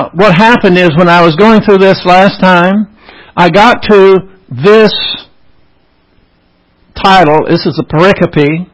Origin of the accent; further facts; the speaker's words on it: United States; We know, as an American, and especially as a Christian, that our rights come from God.